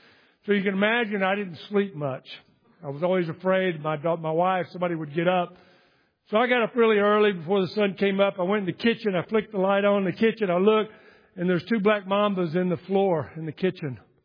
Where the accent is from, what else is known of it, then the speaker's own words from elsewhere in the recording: Texas, United States; I grew up in Texas. We'd go rattlesnake roundup and all that kind of stuff.